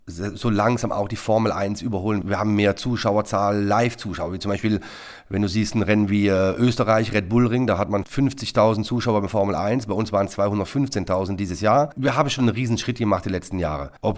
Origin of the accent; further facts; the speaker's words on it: Belgium; German is a second language; ich bin aus Belgien oder Belgier.